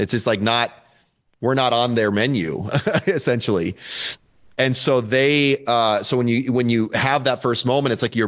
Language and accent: English; Midwest, United States; I mean, I grew up in the Midwest and it's like, you know, I'd see gophers or deer or, you know, maybe a moose once in a while